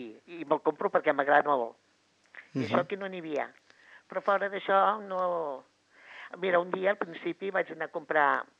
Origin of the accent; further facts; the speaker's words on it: Barcelona, Catalonia, Spain; Perquè jo, perquè soy de Barcelona.